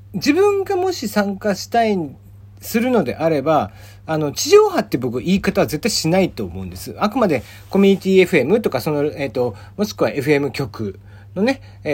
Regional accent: Kagoshima, Japan; born there; 僕は鹿児島生まれですけども、

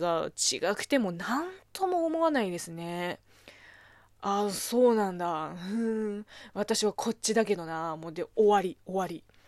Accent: Zhejiang, China; 私の地元の浙江省は、まあ、どっちもあるけれども

